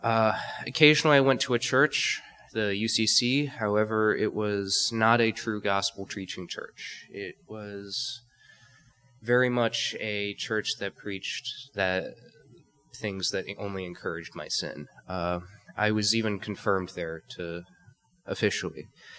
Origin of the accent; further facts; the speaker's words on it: Dundee, Illinois, United States; and, well, I was born and raised in Dundee, Illinois, my entire life. I have never really lived outside the state. I was raised as a Christian.